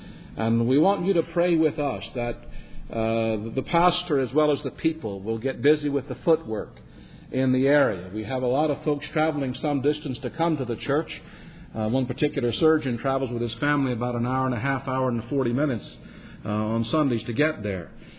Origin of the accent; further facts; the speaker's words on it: Columbia, South Carolina, United States; I am from Columbia, South Carolina, the pastor of Covenant Free Presbyterian Church.